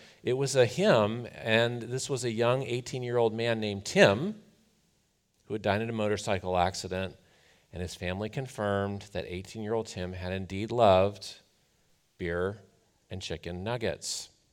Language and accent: English; Rust Belt, United States; I grew up in the Rust Belt. I know these guys.